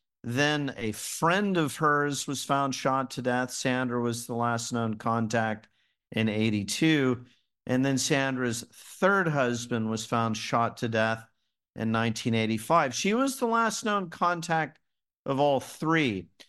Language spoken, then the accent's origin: English; Dallas, Texas, United States; Well, I was born and raised in Dallas, Texas. I had the good fortune to grow up in an affluent, independent township in the middle of Dallas County. It's called Highland Park.